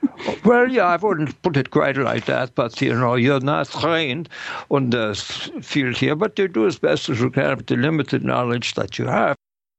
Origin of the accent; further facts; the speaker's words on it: Missouri, United States; when I was in college and studying to be an actor and growing up in Missouri, I didn't say what or why.